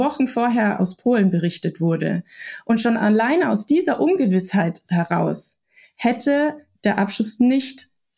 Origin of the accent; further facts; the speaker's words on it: Bavaria, Germany; Ja, ich bin aus Bayern, ich weiß, wie strikt hier alles ist.